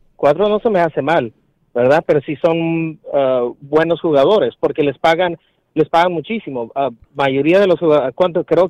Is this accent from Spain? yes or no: no; Mexico; now in Houston, United States; Quería llamar porque soy mexicano. Bueno, parte mexicano. Okay. Mexicano-colombiano.